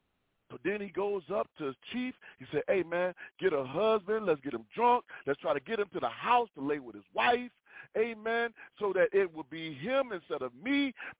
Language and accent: English; Chicago, Illinois, United States; For those who don't know me, man, I'm from Chicago. I was in the gangs, glory be to God, selling drugs.